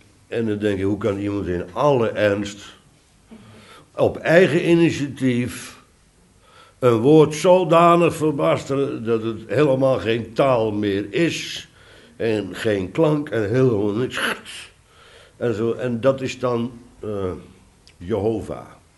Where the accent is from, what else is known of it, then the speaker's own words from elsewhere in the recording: Haarlem, North Holland, Netherlands; wij Haarlemmers lezen dat dan verkeerd enzovoort